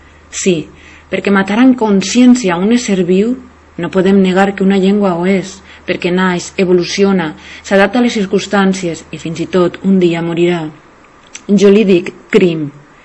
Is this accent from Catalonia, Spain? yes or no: no; Alcoy, Valencian Community, Spain; ja ens és difícil els alcoians, per exemple, anar al mercat amb un sarnatxo